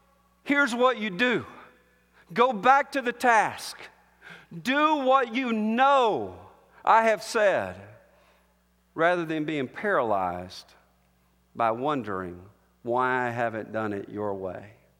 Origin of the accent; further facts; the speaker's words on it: Alabama, United States; I'm from Alabama. I'll never forgive him that he signed with Auburn instead of Alabama.